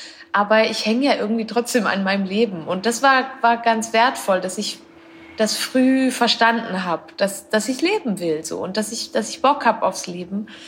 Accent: Switzerland; Ich bin aus der Schweiz. Ich wohne dort auch immer noch.

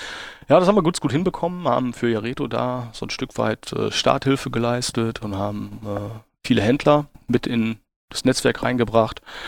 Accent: Dülmen, North Rhine-Westphalia, Germany; Ich bin Münsterländer und komme aus einem kleinen Städtchen namens Dülmen im südlichen Münsterland zur Grenze Ruhrgebiet und bin dort aufgewachsen

